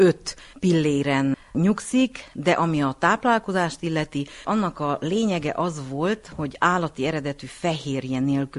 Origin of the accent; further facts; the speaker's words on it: Partium, Romania; now in Székely Land, Romania; Hát én nem székelyföldi vagyok, és nagyon örülök ennek a kérdésnek. Én Parciumból érkeztem ezelőtt 36 évvel Székelyföldre